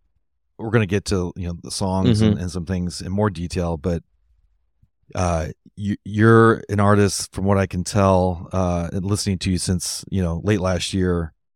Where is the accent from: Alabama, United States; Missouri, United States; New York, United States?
Missouri, United States; So I grew up in Missouri.